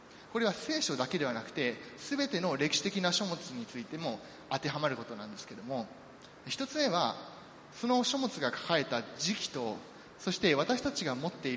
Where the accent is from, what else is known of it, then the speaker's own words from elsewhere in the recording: Kansai, Japan; accent: Kansai; ツッコミというともうついつい関西弁が出てしまいますけれども